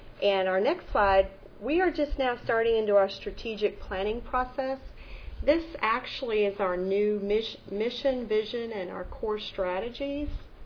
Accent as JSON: {"language": "English", "region": "Kentucky", "country": "United States", "said": "from the Commonwealth of Kentucky."}